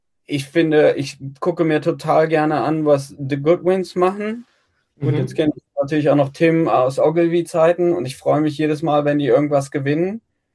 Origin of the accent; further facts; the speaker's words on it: Darmstadt, Hesse, Germany; du weißt ja, ich komme aus Darmstadt.